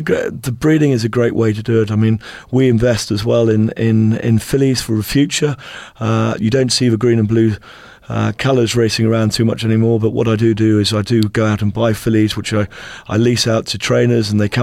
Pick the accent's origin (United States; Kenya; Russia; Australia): Australia; I am Australian.